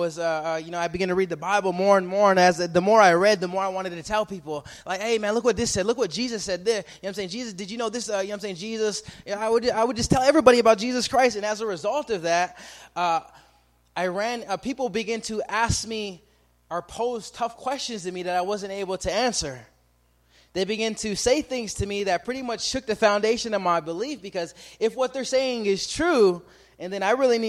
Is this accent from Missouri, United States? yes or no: no; Montana, United States; where I come from, I come from Montana. I'm half Native American and half black.